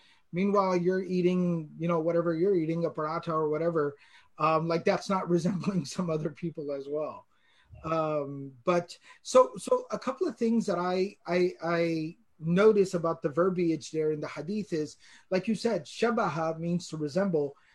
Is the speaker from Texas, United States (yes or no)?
yes; Texas, United States; accent: Texan; If anybody's ever heard me when I get into my Texan accent, right? You wouldn't be able to tell me apart from Billy Bob, right?